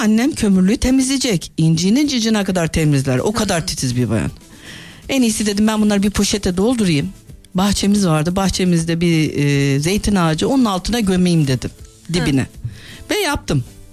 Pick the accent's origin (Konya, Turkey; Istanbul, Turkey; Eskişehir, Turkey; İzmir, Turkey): İzmir, Turkey; Ben Doğu kökenliyim, Mardinliyim. İzmir'de doğma büyüme olsak da biz geleneği sürdüren bir aile sülaleyiz diyelim.